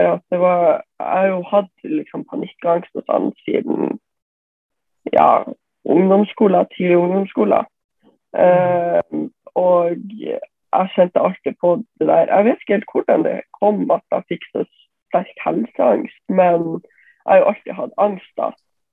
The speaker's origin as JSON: {"language": "Norwegian", "town": "Bodø", "region": "Nordland", "country": "Norway", "said": "jeg 20 år, og jeg kommer fra Bodø."}